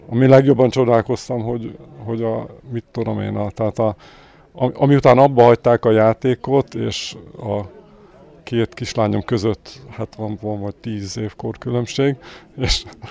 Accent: Kiskunhalas, Bács-Kiskun, Hungary; mivel elszármaztam ugye Halasról, és tulajdonképpen ahol fölnőttem, az a környezet nagyon radikálisan megváltozott.

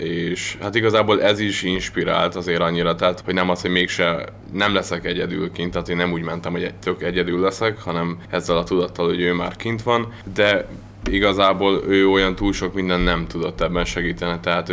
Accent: Kiskunhalas, Bács-Kiskun, Hungary; also born or lived in Szeged; Igen, így születtem Kiskunhalason.

